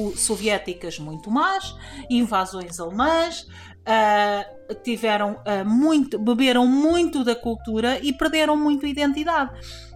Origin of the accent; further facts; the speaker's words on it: Mirandela, Bragança, Portugal; Eu sou de Mirandela e isso para mim é uma ofensa.